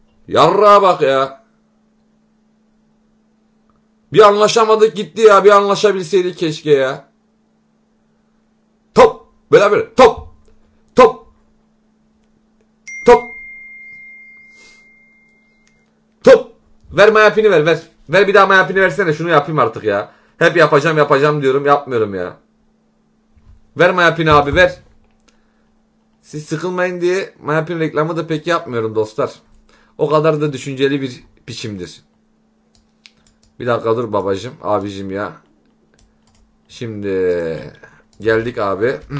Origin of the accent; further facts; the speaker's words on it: Yozgat, Turkey; Ben Yozgatlıyım